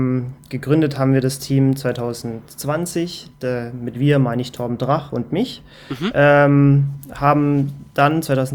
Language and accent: German; Reutlingen, Baden-Württemberg, Germany; bei Stuttgart, südlich von Stuttgart, genau. In Reutlingen bin ich aufgewachsen, also ich bin gebürtiger Reutlinger. Ja. Reutlingen aufgewachsen, bin dann ja nach Freiburg gezogen und jetzt nach dem Unfall wieder hierher gekommen.